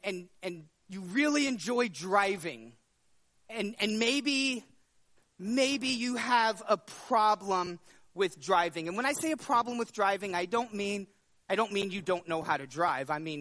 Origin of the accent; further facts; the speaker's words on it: Texas, United States; Now, growing up in Texas, I knew this.